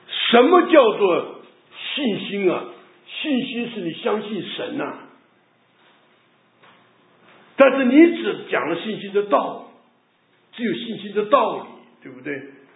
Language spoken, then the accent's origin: Chinese; China; 我们那个良心呢就像我们中国人呢从前呢那个旧时代的那个家庭里面